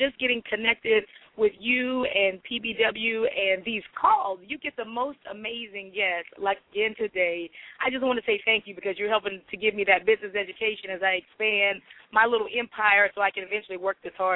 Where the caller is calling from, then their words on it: Arlington, Virginia, United States; I'm calling from Arlington, Virginia.